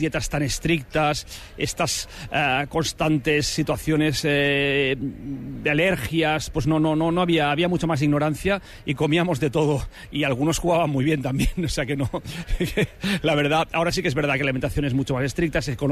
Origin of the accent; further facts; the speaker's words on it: Cabrera de Mar, Catalonia, Spain; yo soy barcelonés de nacimiento, pero yo en realidad me he criado y he vivido siempre el Maresme. Es una zona cercana a Barcelona, a unos 20-25 kilómetros, donde hay pueblos muy, muy, muy bonitos al lado del mar. Y yo pues tiro para mi pueblo, donde yo soy, que soy de Cabrera de Mar